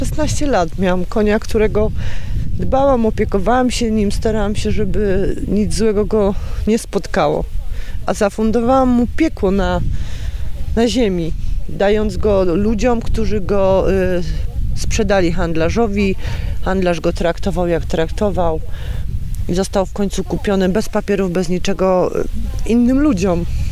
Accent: Bielsko-Biała, Silesian Voivodeship, Poland; Nie, ja jestem z Bielska-Białej.

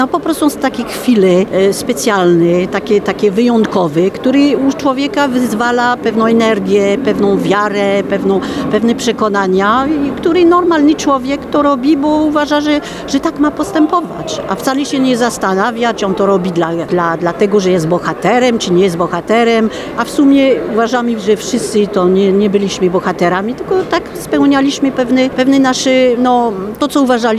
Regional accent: France; Polish is a second language; now in Poland; ja wiedziałam jako Francuzka, co mnie czeka w takim momencie, jak jest stan wojenny w Polsce.

